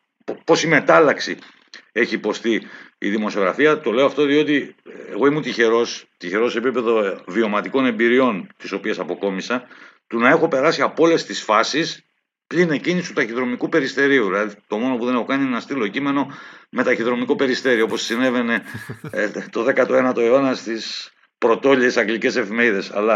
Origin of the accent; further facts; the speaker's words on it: Rethymno, Crete, Greece; Εγώ είμαι από το Ρέθυμνο. Πηγαίνω όσο μπορώ, όποτε μπορώ.